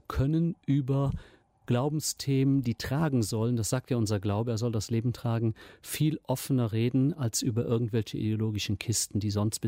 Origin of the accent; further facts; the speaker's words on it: Germany; uns auch gerade als Deutsche, als freundliche Gastgeber erwiesen haben